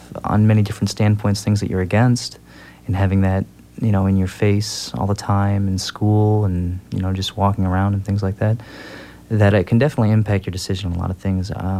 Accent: Washington, United States; I think especially growing up in Washington as a liberal, there was a lot of hardships that I faced

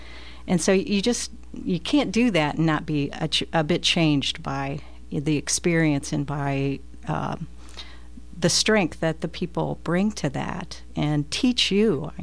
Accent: Bedford, Indiana, United States; Well, I'm a local person. Actually, I'm from Bedford and just came here actually in 1985.

